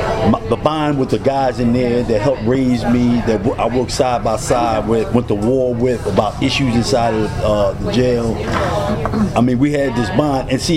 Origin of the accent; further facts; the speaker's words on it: Philadelphia, Pennsylvania, United States; I grew up in North Philadelphia, came through the fire, steel.